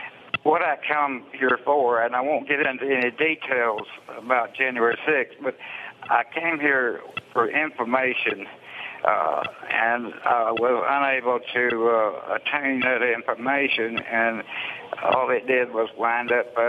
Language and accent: English; Alabama, United States; Well, my family aren't able to come up here. Like you said, I'm from Alabama, and It's a long way